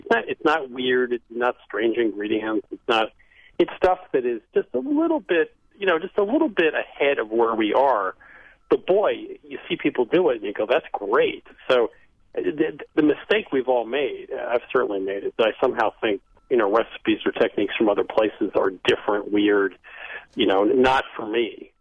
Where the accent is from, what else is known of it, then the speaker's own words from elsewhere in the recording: New England, United States; You know, I grew up in New England, and it's mostly Northern European cooking.